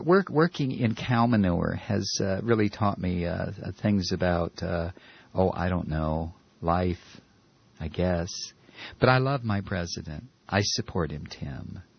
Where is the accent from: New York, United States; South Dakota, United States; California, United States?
South Dakota, United States; I grew up in South Dakota, and my grandparents had a few horses, and they had a stable out back on their farm.